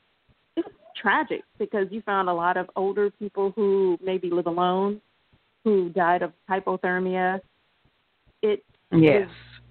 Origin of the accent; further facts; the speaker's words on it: Detroit, Michigan, United States; Growing up in Detroit, my mom has taught me how to survive, and I did not miss a meal.